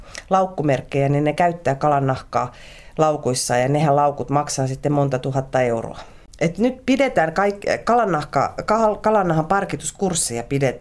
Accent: Rymättylä, Southwest Finland, Finland; mä oon kotoisin Rymättylästä kalastuspitäjästä, missä niin kuin syödään aina kalaa

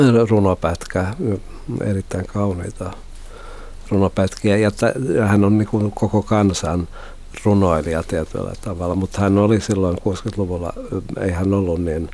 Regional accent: Loviisa, Uusimaa, Finland; also born or lived in Espoo; Ja mä oon itse Loviisasta, tai mä oon oikeastaan Espoosta, mutta mä kävin koulun ja Loviisassa

